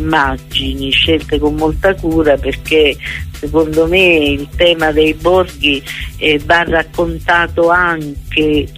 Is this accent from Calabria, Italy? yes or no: no; Lauria, Basilicata, Italy; perché poi Lauria è il mio paese che amo.